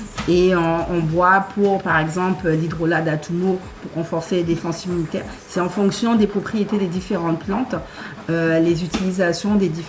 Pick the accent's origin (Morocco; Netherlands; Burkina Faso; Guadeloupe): Guadeloupe; Goyave; Alors, moi, j'ai grandi à Goyave sur une exploitation agricole. Mon père et ma grand-mère sont agriculteurs.